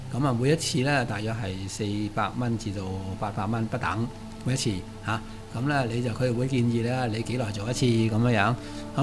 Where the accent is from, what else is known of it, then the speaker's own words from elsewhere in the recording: Hong Kong; 我哋香港人